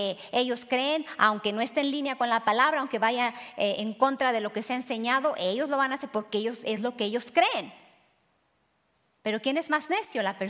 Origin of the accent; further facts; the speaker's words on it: Mesa, Arizona, United States; Yo crecí en Mesa, en el Valle de Phoenix, se puede decir en el área metropolitana